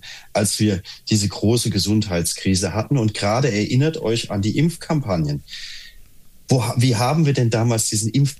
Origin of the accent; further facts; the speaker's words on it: Hesse, Germany; now in Berlin, Germany; ich komme zwar aus Hessen, wie ihr beiden auch, wie die beiden Christians oder Tino und Christian auch, aber ich lebe heute in Berlin und ich lebe in Schöneberg.